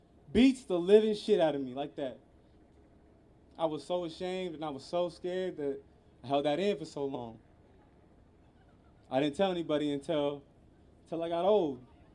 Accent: Pendleton, Oregon, United States; also born or lived in Portland; So I was born in Portland, Oregon. However, I was raised in Eastern Oregon.

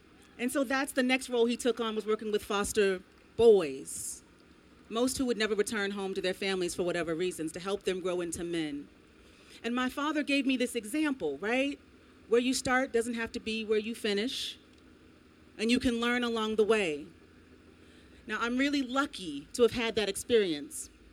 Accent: Salem, Oregon, United States; also born or lived in Portland; I'm an Oregon girl. I grew up in Salem and North and Northeast Portland.

